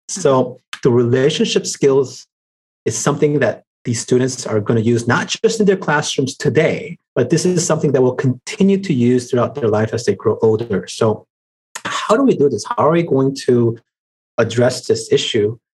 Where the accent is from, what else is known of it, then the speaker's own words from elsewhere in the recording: New York, United States; born there; also born or lived in Seoul / Miami / Shanghai / Rio de Janeiro; I was born in New York and lived in Seoul, Miami, Shanghai, Rio de Janeiro, and Los Angeles before moving up to the Bay Area.